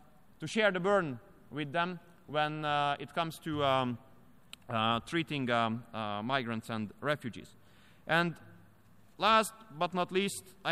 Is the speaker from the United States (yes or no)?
no; Hungary; And I'm coming from Hungary, a Christian country.